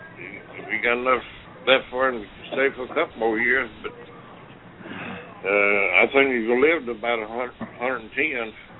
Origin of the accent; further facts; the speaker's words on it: Mobile, Alabama, United States; No, I'm from Mobile.